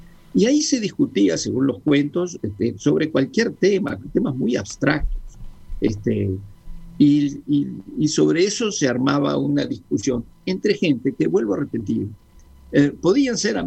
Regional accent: Uruguay; moved away; yo la verdad es que me fui del Uruguay muy joven para poder participar en tertulias

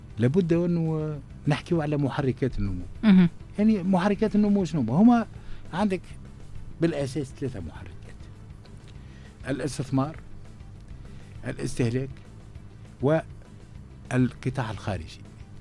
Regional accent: Tunisia; انا نحكي كتونسي نغير على هالبلاد هذه وعلى السمعه اللي كانت تحظى بها

